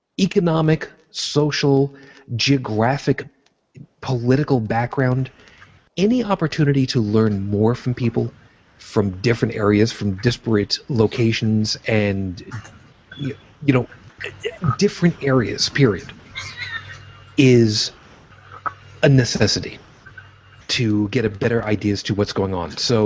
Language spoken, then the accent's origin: English; United States; I am admittedly American